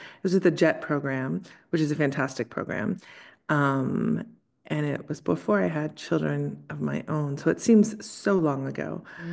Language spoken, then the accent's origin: English; Williamsburg, Virginia, United States; I had the pleasure, if I can say pleasure, the complicated beginnings of growing up in Southern Virginia in a small town called Colonial Williamsburg, where lots of strange people like to pretend they're British.